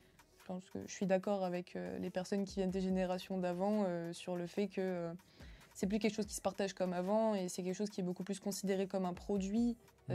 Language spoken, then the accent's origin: French; Arras, Hauts-de-France, France; also born or lived in Perpignan; je suis originaire d'Arras à la toute base. Je suis née à Arras. Maintenant, j'ai vécu très très proche de Perpignan pendant 10 ans. J'ai tourné un petit peu sur le sud après ça. Et je suis montée sur Saint-Quentin en mars de cette année